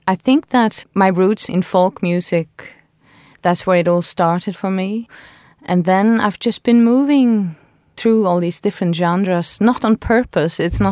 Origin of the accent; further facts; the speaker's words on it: Göta, Faroe Islands; I grew up in a very small village called Göta. The population of that village is 700 people, so it's not very big.